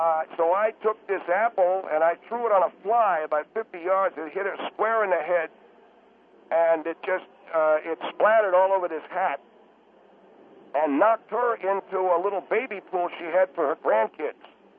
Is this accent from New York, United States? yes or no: yes; Buffalo, New York, United States; She lived across the street from us. We grew up in the Buffalo, New York area, Mr. Henry.